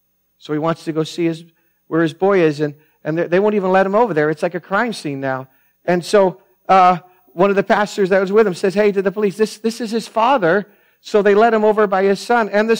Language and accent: English; Fitchburg, Massachusetts, United States; I talked to her after because she learns I was there and we're from Fitchburg.